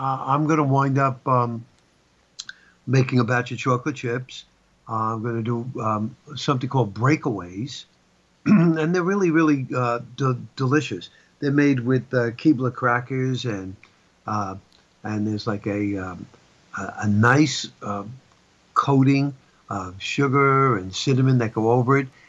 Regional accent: Brooklyn, New York, United States; there was a green truck, I grew up in Brooklyn, called Freezer Fresh

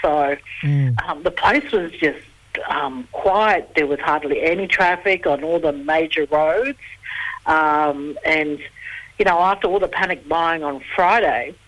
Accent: Queensland, Australia; now in Brisbane, Australia; So I'm from the Torres Strait.

